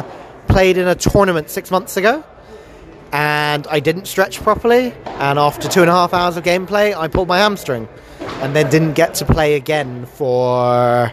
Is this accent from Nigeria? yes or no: no; Spain; I grew up in Spain